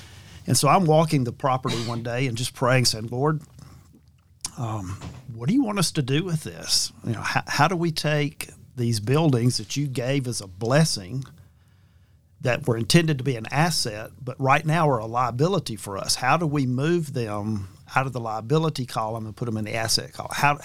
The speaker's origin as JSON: {"language": "English", "region": "Alabama", "country": "United States", "tie": "born or raised there", "said": "So when I was a kid growing up in South Alabama, I had family that lived in the Birmingham area."}